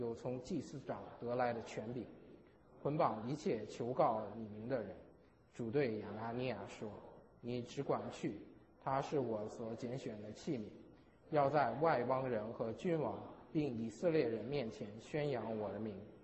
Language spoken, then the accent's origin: Chinese; China; 命运，我们知道，在中国人来讲的话呢，就是讲的是啊，要靠自己，要靠自己的努力，人定胜天。